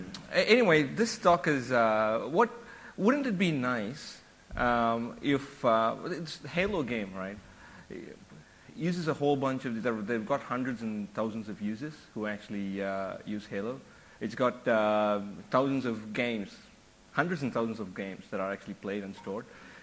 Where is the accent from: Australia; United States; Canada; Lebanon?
Australia; Melbourne, Victoria; my co-presenter is John Azaria. We're both from Melbourne, Australia